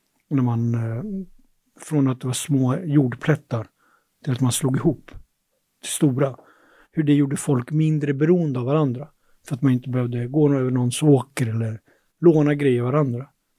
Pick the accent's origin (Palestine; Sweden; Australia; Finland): Sweden; Tensta, Stockholm County; under min uppväxt i Tensta